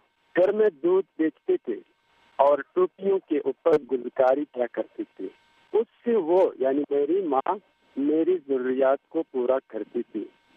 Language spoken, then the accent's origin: Urdu; Saidu Sharif, Khyber Pakhtunkhwa, Pakistan; born there; اور میں ضلع سوات کا ایک چھوٹے سے گاؤں سیدو شریف میں پیدا ہوا ہوں.